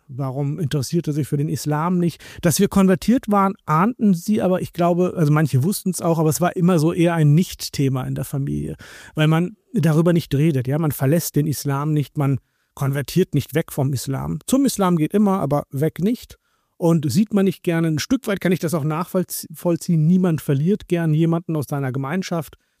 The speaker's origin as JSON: {"language": "German", "town": "Oldenburg", "region": "Lower Saxony", "country": "Germany", "tie": "born there", "said": "Ich bin in Deutschland geboren, in Oldenburg."}